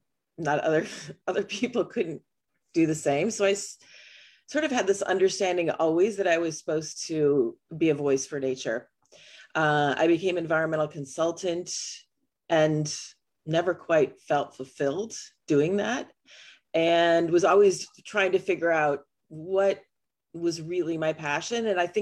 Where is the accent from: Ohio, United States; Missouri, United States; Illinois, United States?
Illinois, United States; So I grew up in Northern Illinois on the Wisconsin border, pretty much surrounded by woodlands.